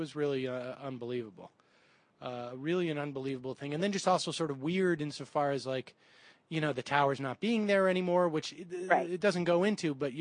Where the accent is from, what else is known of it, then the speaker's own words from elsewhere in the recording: New York City, New York, United States; born there; I was born in New York City, and so my family still had connection here